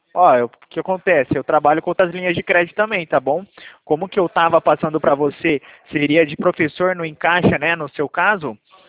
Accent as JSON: {"language": "Portuguese", "town": "Valinhos", "region": "São Paulo", "country": "Brazil", "said": "Eu sou de São Paulo, falo daqui de Valinhos"}